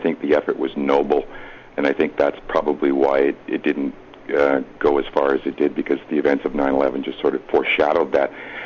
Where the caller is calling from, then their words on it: Montreal, Quebec, Canada; I'm calling from Montreal.